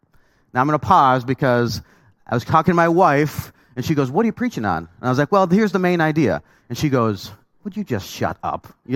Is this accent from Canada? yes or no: yes; Canada; I grew up born and raised in Canada, so I was cheering for a different team, okay?